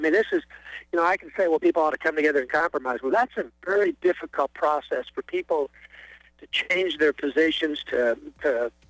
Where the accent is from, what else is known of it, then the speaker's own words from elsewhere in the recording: Charleston, United States; Growing up in Charleston, you know, being a Republican